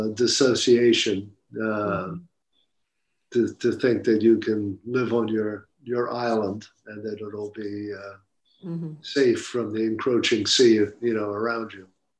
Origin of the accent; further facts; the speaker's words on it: New York City, New York, United States; I say I'm a teacher, I'm a father, I'm a New Yorker.